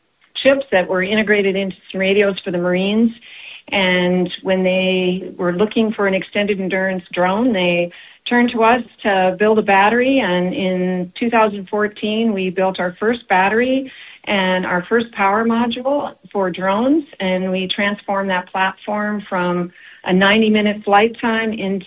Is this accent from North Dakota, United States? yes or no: yes; Hanna, North Dakota, United States; I grew up in Hanna, North Dakota, and as a farm kid, the radio was always on.